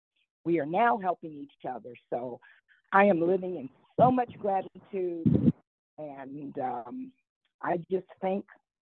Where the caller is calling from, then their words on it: Miami Beach, Florida, United States; I'm calling from Miami Beach, Florida.